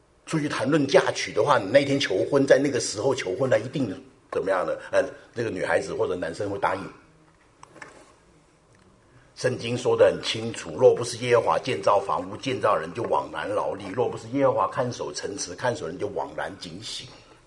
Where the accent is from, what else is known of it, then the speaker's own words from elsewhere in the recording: China; 这我们中国人最厉害的一招了，对不对？